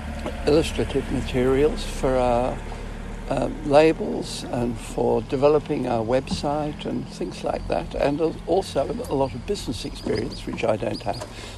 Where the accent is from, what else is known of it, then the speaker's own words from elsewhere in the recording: South West England, United Kingdom; Well, I was born in Somerset, which is a good start, and grew up drinking and making cider as a teenager.